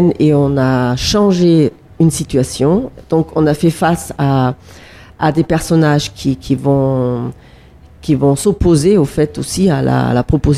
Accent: Austria; French is a second language; Donc moi, je suis d'origine autrichienne, déjà. Je peux peut-être commencer comme ça, tout mon petit accent.

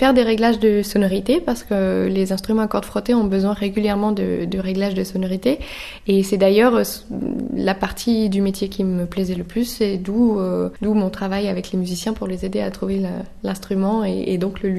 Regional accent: Quebec, Canada; c'était au Québec quand je suis québécoise.

